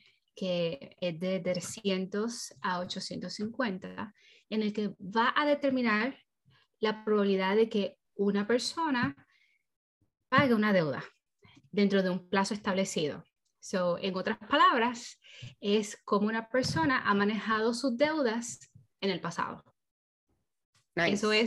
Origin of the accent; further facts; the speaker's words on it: Puerto Rico; now in United States; Nosotros, los dos somos de Puerto Rico, pero ¿verdad? Decidimos brincar el charco. y ahora mismo, ¿verdad? Vivimos y residimos en New Jersey